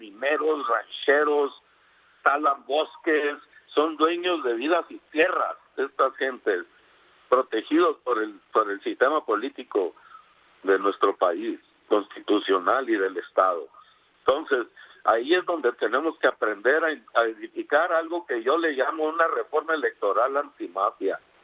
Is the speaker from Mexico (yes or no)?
yes; Chihuahua, Mexico; a mi tierra